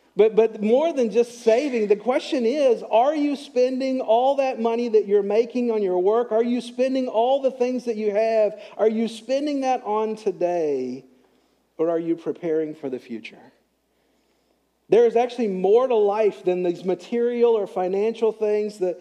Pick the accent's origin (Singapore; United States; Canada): United States; Greenville, Texas; Growing up in Greenville, Texas, I had a lot of occasions on the farm where I live to look at ants.